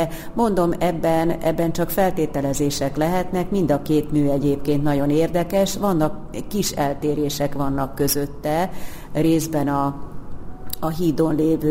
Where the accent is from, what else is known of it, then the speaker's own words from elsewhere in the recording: Hungary; mert magyarok vagyunk, és nem éltünk Párizsba